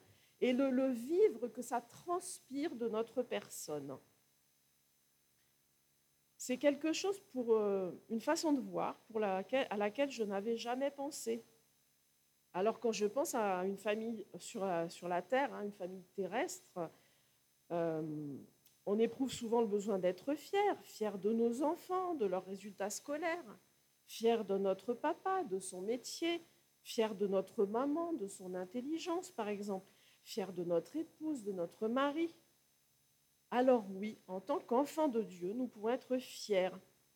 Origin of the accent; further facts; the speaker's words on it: France; C'est difficile, hein, on est français, on est cartésien.